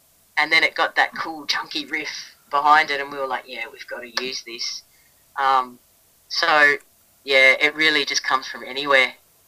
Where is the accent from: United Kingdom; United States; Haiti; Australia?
Australia; because I am so Australian, it's not funny, but I do love my Latin culture